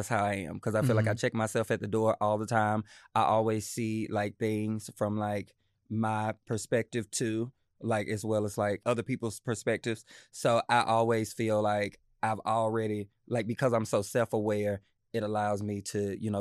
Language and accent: English; the South, United States; I come from the South where I grew up eating a lot of different